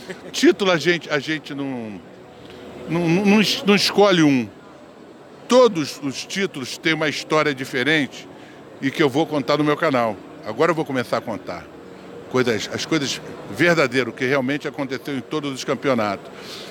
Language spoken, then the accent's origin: Portuguese; Rio de Janeiro, Brazil; eu sou de Olaria